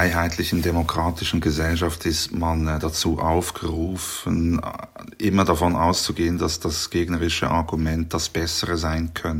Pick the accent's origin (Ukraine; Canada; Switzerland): Switzerland; Bern; in meiner Kindheit im Berner Oberland, das sehr freikirchlich und auch täuferisch geprägt ist